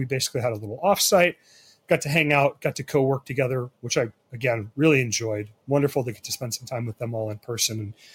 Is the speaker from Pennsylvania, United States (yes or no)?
no; Minnesota, United States; I'm from Minnesota, so it was much warmer.